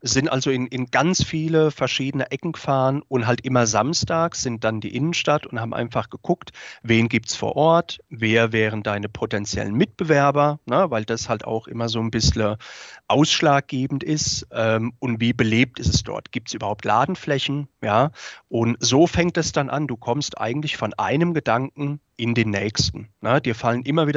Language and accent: German; Rhineland-Palatinate, Germany; now in Stuttgart, Germany; Als zugezogener Stuttgarter muss man halt einfach auch sagen, man hört ja auch, ich habe jetzt nicht den typischen schwäbischen Dialekt. Ja, bin aus der Pfalz zugezogen.